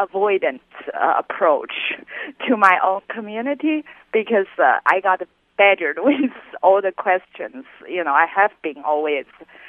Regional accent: China; I am not an American. I am from China.

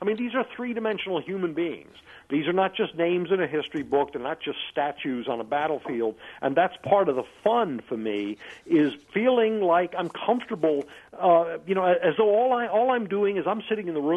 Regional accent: Tallahassee, Florida, United States; also born or lived in New Jersey; And I'm from New Jersey. I grew up in Tallahassee, Florida, so I'm right smack on the fence.

